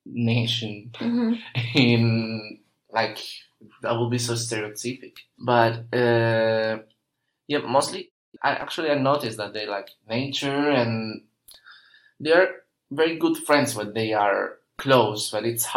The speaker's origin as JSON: {"language": "English", "town": "Cádiz", "region": "Andalusia", "country": "Spain", "second_language": "English", "said": "From the south, Cádiz. It's quite unknown, but maybe you know Seville, Malaga, or Gibraltar. They are nearby places."}